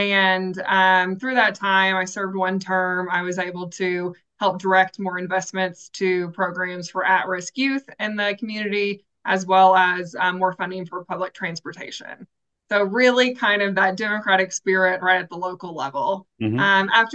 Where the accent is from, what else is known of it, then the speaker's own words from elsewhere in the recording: Richmond, Kentucky, United States; I'm originally from Richmond in Madison County, and it was always a goal of mine to serve our Commonwealth in one way or the other.